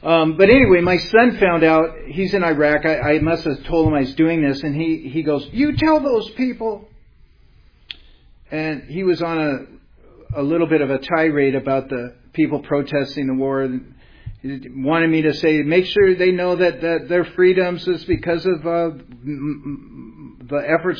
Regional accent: Everett, Washington, United States; there was in my hometown of Everett, Washington

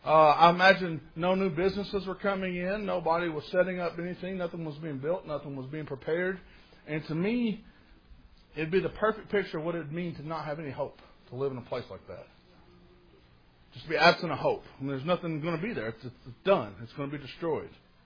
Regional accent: Morehead, Kentucky, United States; Where I grew up in Moorhead, there's a lake there called Cavern Lake.

